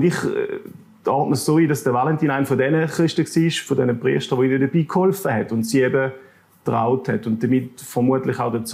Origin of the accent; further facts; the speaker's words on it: Thurgau, Switzerland; Also ich bin mir auch aufgewachsen in der Ostschweiz, im Thurgau.